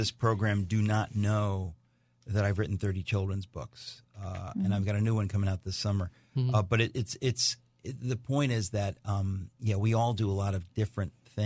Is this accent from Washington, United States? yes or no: no; New York City, New York, United States; born there; I'm in New York City. I was born in New York City. I live in New York City. My daughter was born in New York City.